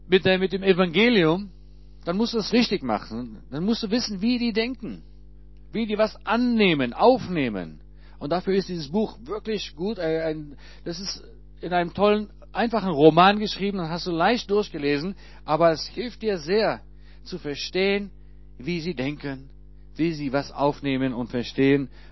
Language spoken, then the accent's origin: German; Israel; Wir sind mit ihnen aufgewachsen in Israel. Wir alle ticken anders.